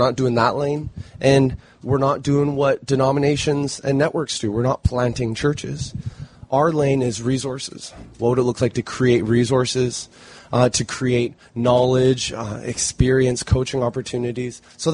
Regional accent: Canada; I'm Canadian, and I was at the University of British Columbia for college.

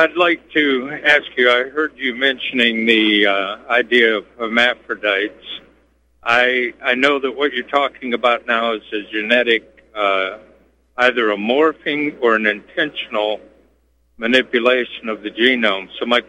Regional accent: Detroit, Michigan, United States; You know, I'm from Detroit. I'm in my mid-60s. And I'm from a neighborhood that we had every ethnicity imaginable in one neighborhood, hundreds of kids.

